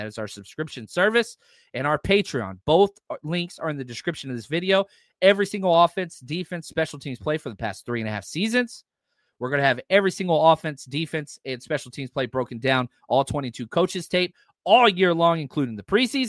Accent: Texas, United States; I'm from Texas. You got to have at least one or two of those.

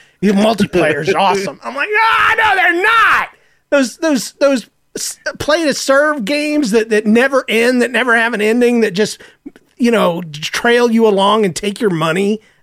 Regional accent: the South, United States; You know, I'm from the South ultimately. And even though I don't still have my accent

